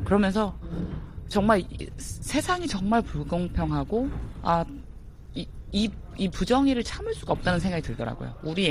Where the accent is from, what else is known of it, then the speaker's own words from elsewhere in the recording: Seoul, South Korea; 서울에서 자란 사람으로서 굉장히 부끄럽고 충격이었어요.